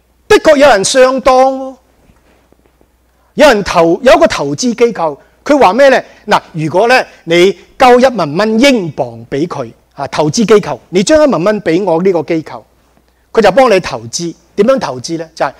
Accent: China; 我们中国人当中，我们都是中国人

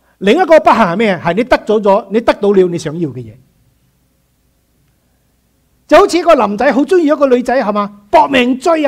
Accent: Malaysia; 我喺馬來西亞長大

